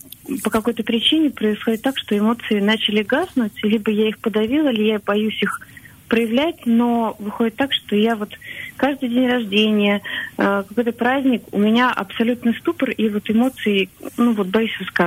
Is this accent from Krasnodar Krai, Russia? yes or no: no; Moscow, Russia; я из Москвы, мне 33 года, 2 деток.